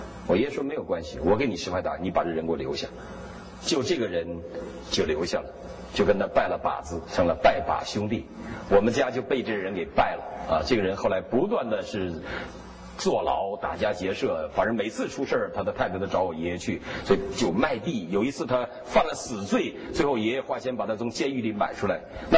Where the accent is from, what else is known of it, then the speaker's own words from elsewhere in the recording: Northeast China, China; now in United States; 这是我东北人的习惯